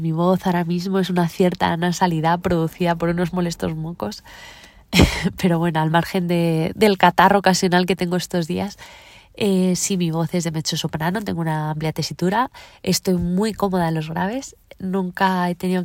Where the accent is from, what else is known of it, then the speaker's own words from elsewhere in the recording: Madrid, Community of Madrid, Spain; Y yo soy de Madrid y de repente tenía 20 minutos de mi casa acceso a los mejores profesores.